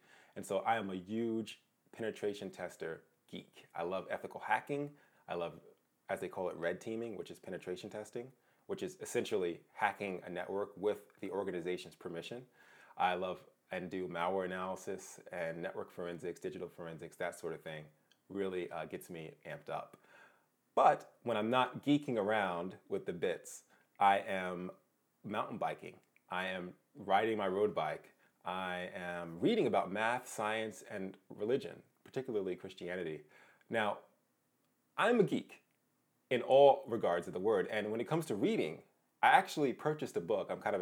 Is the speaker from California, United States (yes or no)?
no; Long Island, New York, United States; also born or lived in South Carolina; I actually was born and raised on Long Island in New York. And no, that's not New York City